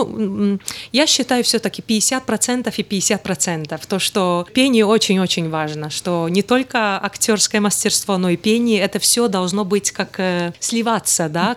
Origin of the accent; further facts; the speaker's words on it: Riga, Latvia; Да, я родилась в Риге, там закончила академию, я записывалась, и там училась, и потом училась в Италии у